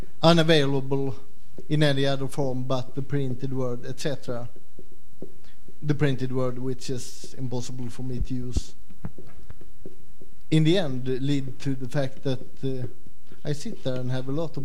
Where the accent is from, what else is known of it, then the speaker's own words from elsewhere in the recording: Sweden; English is a second language; Sorry, my pronunciation sucks.